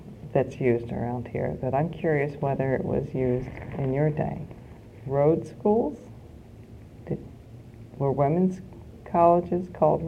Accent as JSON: {"language": "English", "town": "Annapolis", "region": "Maryland", "country": "United States", "tie": "born or raised there", "said": "I grew up in Annapolis."}